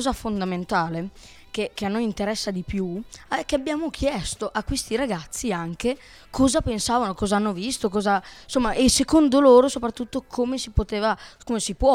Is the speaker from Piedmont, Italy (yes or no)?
no; Emilia-Romagna, Italy; Siccome veniamo dall'Emilia Romagna, c'è la bassa, non tiro mai un filo d'aria.